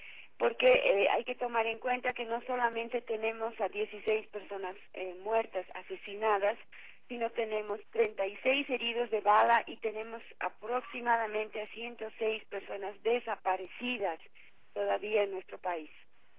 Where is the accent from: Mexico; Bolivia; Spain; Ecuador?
Bolivia; Nosotros como bolivianos, como pueblo, hemos perdido la esperanza en la justicia hace muchos años